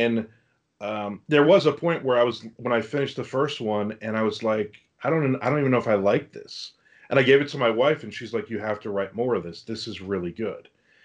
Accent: New Jersey, United States; I guess kind of the joke that I always say is I grew up in New Jersey. My dad's Italian

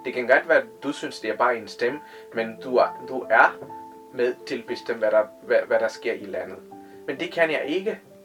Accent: India; Danish is a second language; now in Denmark; Den religion er fuldstændig forbundet med din identitet i Indien, hvor jeg kommer fra. Jeg elskede den identitet som tamil, men alle andre identitet som inder, det er ikke noget, som jeg er brændt for.

